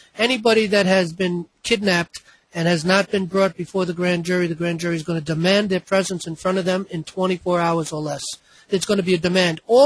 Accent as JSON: {"language": "English", "region": "New York", "country": "United States", "said": "I'm going to give New York as an example because I'm from New York and I understand New York and the judicial process."}